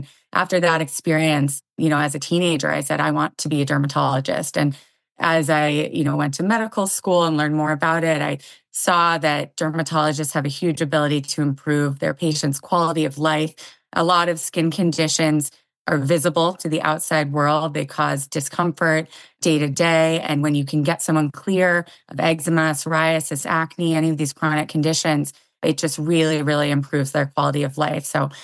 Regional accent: Massachusetts, United States; I grew up in Massachusetts in a very outdoorsy family.

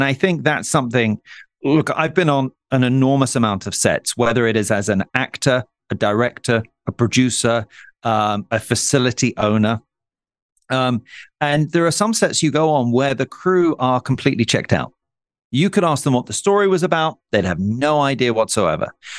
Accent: England, United Kingdom; Now, I'm an Englishman.

